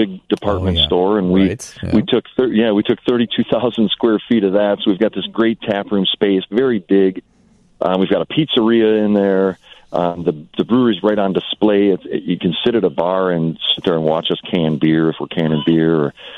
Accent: Kenosha, Wisconsin, United States; So I grew up in Kenosha, which is not too far from Chicago, and I always wanted that really good Italian food.

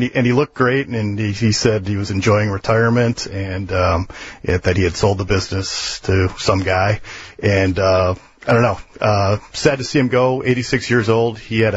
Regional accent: Chicago, Illinois, United States; it was a great hangover cure for a lot of people growing up on the North Shore and the North Side.

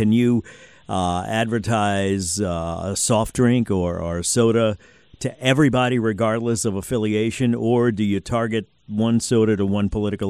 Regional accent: New Orleans, Louisiana, United States; also born or lived in Las Vegas; I worked in Las Vegas for a while, and I'm from New Orleans originally.

